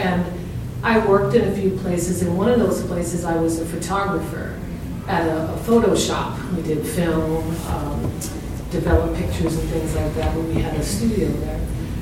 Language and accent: English; Westchester, New York, United States; I lived, I was born and raised in New York, Westchester, New York, sort of upstate.